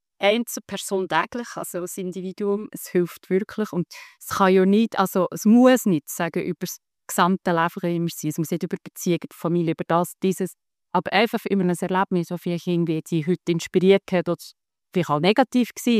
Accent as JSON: {"language": "German", "country": "Switzerland", "said": "als Schweizer sind wir ja immer sehr verhalten, im uns selber feiern."}